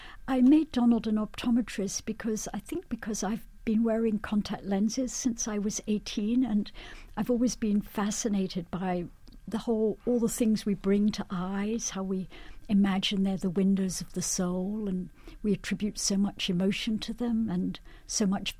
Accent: Scotland, United Kingdom; growing up in Scotland, I used to ride Highland ponies at the nearby farm.

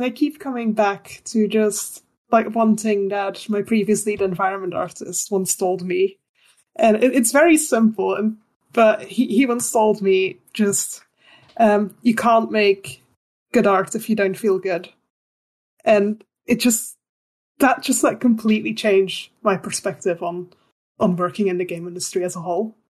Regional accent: Belgium; first language Dutch; English is a second language; moved away as an adult; now in United Kingdom; I'm from Belgium. I've seen so many people try and guess where my accent is from, and I've not seen anyone place it correctly. So English is my second language. First language is Dutch.

